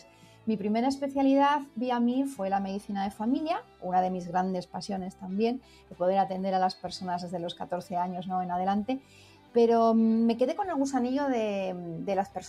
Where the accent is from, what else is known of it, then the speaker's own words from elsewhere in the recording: Zaragoza, Aragon, Spain; Yo soy de Zaragoza, estudié en la Facultad de Medicina de Zaragoza